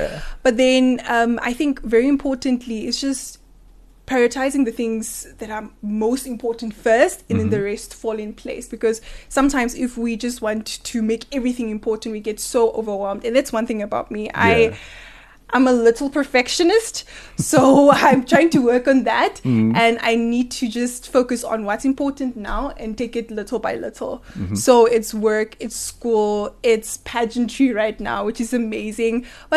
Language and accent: English; Windhoek, Khomas, Namibia; First of all, I grew up in Windhoek, stayed in Windhoek.